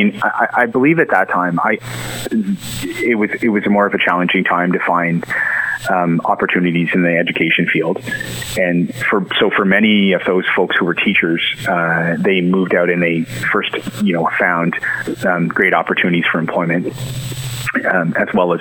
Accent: Inverness, Nova Scotia, Canada; So I've spent most of my early life growing up in Cape Breton. I grew up in Inverness and the Brook Village area, and then attended school as well in Mabu and Judic.

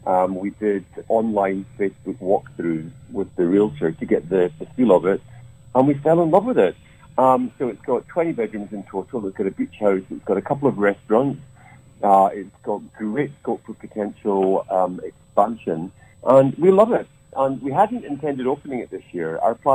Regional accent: Scotland, United Kingdom; accent: Scottish; You know, we're obviously Scottish, I think you can tell by the accent.

